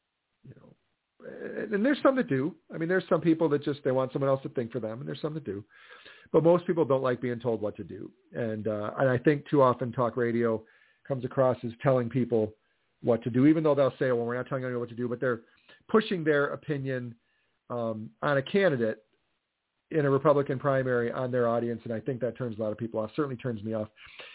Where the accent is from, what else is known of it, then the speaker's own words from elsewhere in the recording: Delavan, Wisconsin, United States; my neighbor and his wife that lived next to where I grew up in Delavan, near my parents' house.